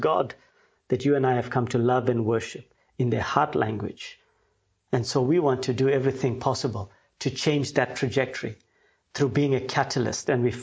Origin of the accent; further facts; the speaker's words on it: Durban, KwaZulu-Natal, South Africa; now in Germany; I am South African. I come from Durban in South Africa, and I currently live here in Germany